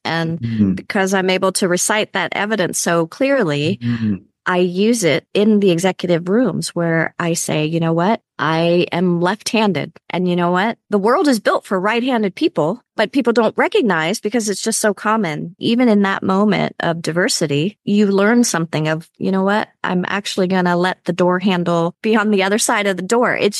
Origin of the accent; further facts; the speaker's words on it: United States; English is a second language; I grew up here in America, but English is my second language.